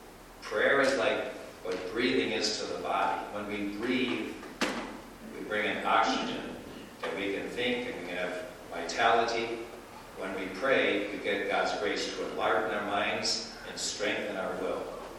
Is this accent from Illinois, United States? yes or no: yes; Chicago, Illinois, United States; I was growing up in Chicago, we had Father Leonard McNamara.